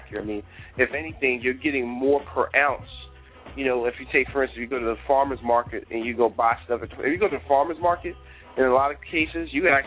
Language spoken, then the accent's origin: English; New York, United States; being I'm from New York, but I got family in the South, is culturally the way people are raised to eat.